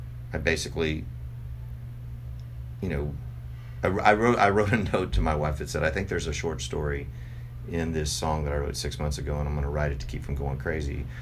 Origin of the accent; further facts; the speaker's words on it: Texas, United States; which is how I met him, because I'm from Texas